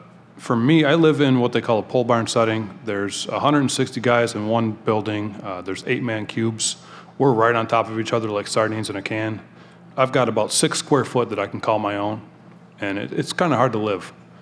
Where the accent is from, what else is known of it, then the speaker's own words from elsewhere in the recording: Macomb, Michigan, United States; I'll be 40 years old next month. I'm from Macomb, Michigan.